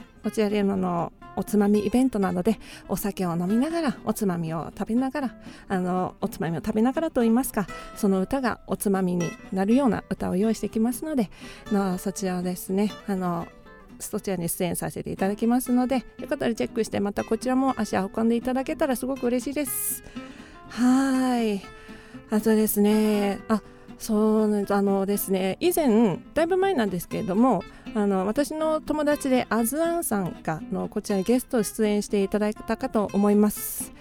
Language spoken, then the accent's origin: Japanese; Kyushu, Japan; 私と同じ九州出身のですね、熊本ではないんですけれども